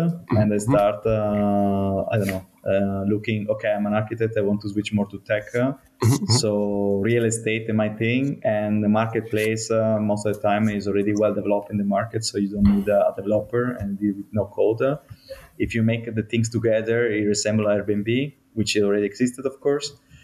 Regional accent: Trieste, Friuli-Venezia Giulia, Italy; English is a second language; also born or lived in Istanbul; now in Berlin, Germany; From my side, I'm Italian from Trieste.

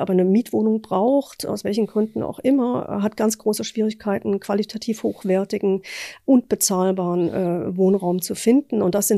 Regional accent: Thuringia, Germany; ich komme ja aus Thüringen

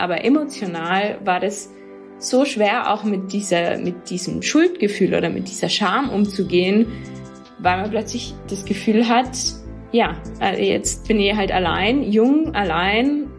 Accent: Tyrol, Austria; Genau, ich komme aus Tirol ursprünglich, aber in Tirol wird mir immer wieder gesagt, dass ich eigentlich Deutsche bin oder fragt, ob ich Deutsche bin, aber ich habe schon das Gefühl, dass man jetzt zumindest in dem Podcast meinen Dialekt da gut raushört.

